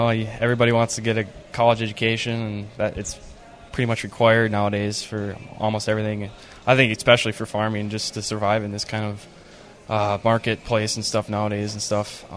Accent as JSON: {"language": "English", "town": "Canby", "region": "Minnesota", "country": "United States", "said": "I'm from Camby, Minnesota."}